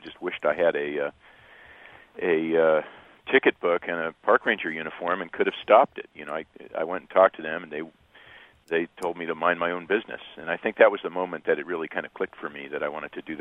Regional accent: the West, United States; You know, I grew up here in the West in the mountains, and I bonded with the Sierra Nevada pretty early in my life, and wanted to protect it.

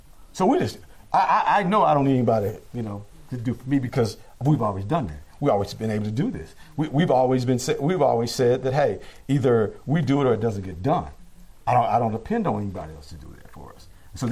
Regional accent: the South, United States; I'm from the South. I grew up, oh my God, y'all don't even want to go there. I grew up, my high school, I graduated high school in 1981. In 1981 at Watson Chapel High School, we could not have the prom together with our white students.

